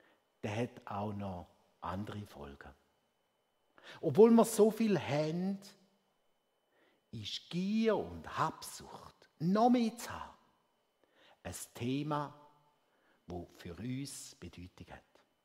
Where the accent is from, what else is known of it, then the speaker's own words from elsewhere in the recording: Switzerland; Als Schweizer, Prägung über Generationen, haben wir eine ganz starke Betonung auf Sicherheit durch Absicherung.